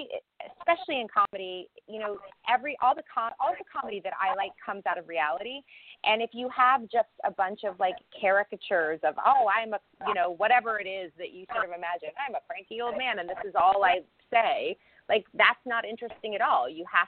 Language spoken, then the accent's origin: English; New York, United States; I'm from New York. My dad was a Broadway stage manager.